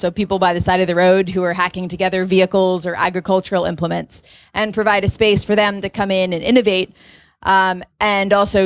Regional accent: San Francisco, California, United States; I grew up in San Francisco and thereabouts.

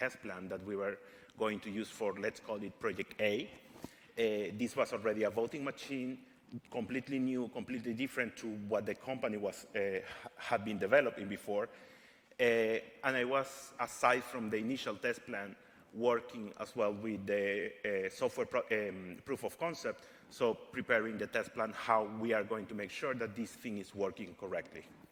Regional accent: Caracas, Capital District, Venezuela; moved away; Originally, I am from Caracas, Venezuela. I have moved around a few continents.

